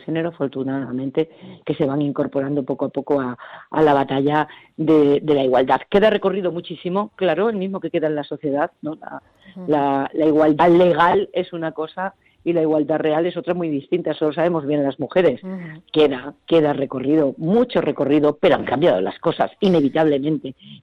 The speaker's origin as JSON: {"language": "Spanish", "town": "Badajoz", "region": "Extremadura", "country": "Spain", "said": "Yo soy del sur, yo soy extremeña, de Badajoz además, del sur de Extremadura."}